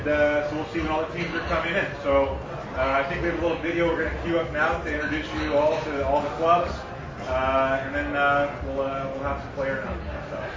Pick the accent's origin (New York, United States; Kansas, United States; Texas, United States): Kansas, United States; Kansas City; I grew up in Kansas City, Kansas, where MLS was starting in 96.